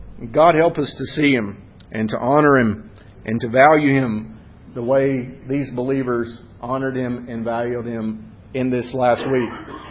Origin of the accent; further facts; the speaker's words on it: Winfield, Alabama, United States; accent: North Alabama; I mean, I sound like I'm from North Alabama because where did I grow up?